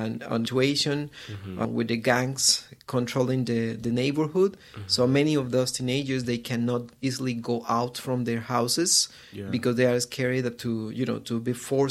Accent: Guatemala; I am from Guatemala. This is a small country very near to Mexico in Latin America. And I'm working there. I'm living there in Guatemala.

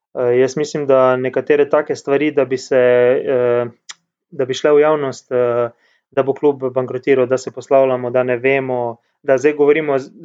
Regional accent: Celje, Savinja, Slovenia; ali pa jaz sam kot Celjan s Celjem

